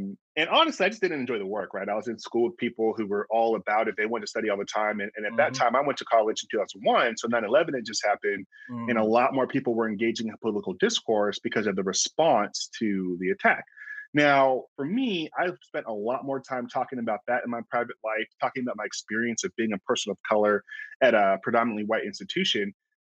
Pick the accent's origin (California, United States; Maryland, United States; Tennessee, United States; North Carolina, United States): California, United States; Sacramento; I'm from Sacramento, California, born and raised. Grew up in Greenhaven, went to McClatchy, attended UC Davis for undergrad.